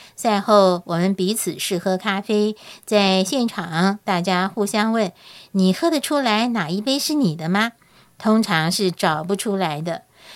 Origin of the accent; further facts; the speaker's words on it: Yilan County, Taiwan; 我告诉全世界的人，我来自非常小的国家，它的名字叫台湾。